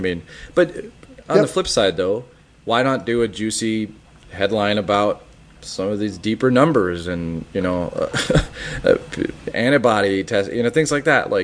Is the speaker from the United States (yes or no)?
yes; Minneapolis, Minnesota, United States; born there; Obviously, I don't like to see my own home. I was born in Minneapolis, so I don't like to see all of what happened.